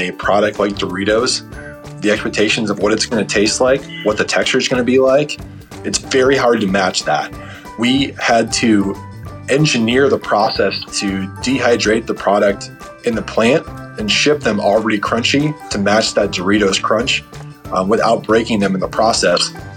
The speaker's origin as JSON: {"language": "English", "town": "Plano", "region": "Texas", "country": "United States", "said": "I'm from Plano, Texas, and I'm currently a senior manager at Frito-Lay Research and Development."}